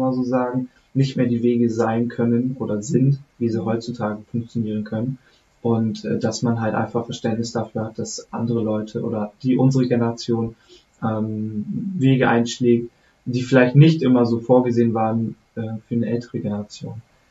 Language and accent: German; Falkenburg, Germany; meine Heimat ist Falkenburg, da wo ich halt herkomme. Da bin ich 18, 19, 20 Jahre aufgewachsen